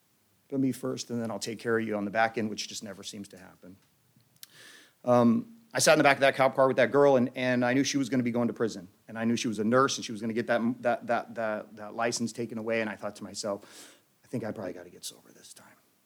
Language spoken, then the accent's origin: English; San Diego, California, United States; he was from San Diego, and I grew up in San Diego